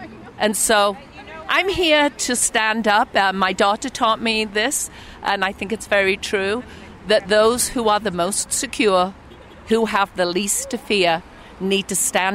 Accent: England, United Kingdom; now in United States; I am an immigrant. I came here from England. I lived in this country for 25 years on a green card, so I was one of those resident aliens.

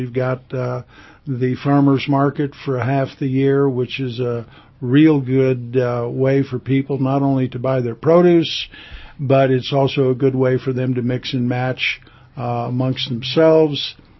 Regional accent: Moscow, Idaho, United States; I grew up here in Moscow. I came here the summer before my third grade. And so living in Moscow is where I live. It's where I choose to live.

